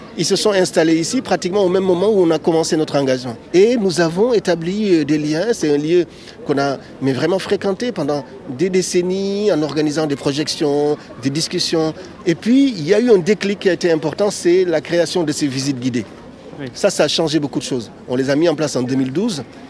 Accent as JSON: {"language": "French", "country": "Senegal", "moved": "as an adult", "lives_now": "Bordeaux, France", "said": "Moi, je suis arrivé du Sénégal en 1996 pour faire des études de sciences politiques à Bordeaux."}